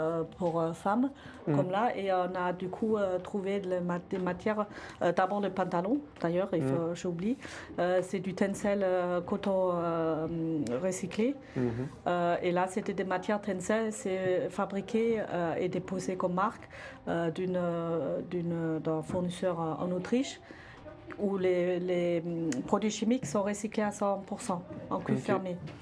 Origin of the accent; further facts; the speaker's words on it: Germany; Je suis allemande d'origine